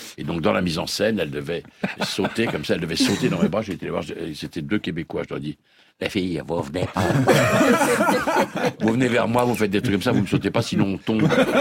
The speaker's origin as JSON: {"language": "French", "country": "Belgium", "said": "je suis belge."}